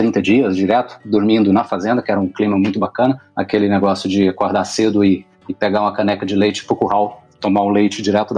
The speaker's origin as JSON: {"language": "Portuguese", "town": "Mineiros", "region": "Goiás", "country": "Brazil", "tie": "born there", "lives_now": "Rio Verde, Brazil", "said": "depois ele muda para Mineiros, onde eu nasci, inclusive, e depois ele fixa em Rio Verde, né? Onde eu tenho moradia hoje também."}